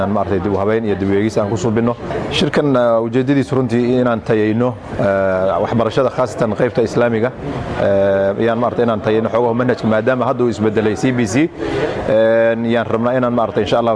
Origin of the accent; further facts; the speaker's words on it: Mandera, Mandera County, Kenya; Degmada Mandera ayaan ka imid